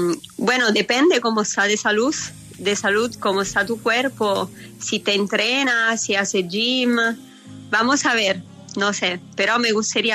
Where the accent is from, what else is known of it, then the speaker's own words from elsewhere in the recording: Anzio, Lazio, Italy; Yo crecí en Anzio, es un lugar cerca de Roma, en Italia.